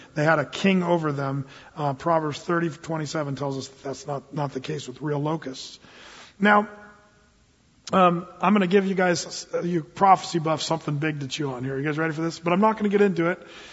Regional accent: Oregon, United States; When I grew up in Southern Oregon, you know, the summers are hot down there, but they get lots of large grasshoppers.

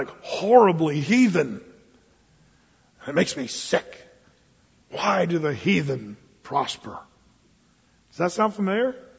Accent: United States; It's easy to be, as an American, kind of callous toward people that are hurting.

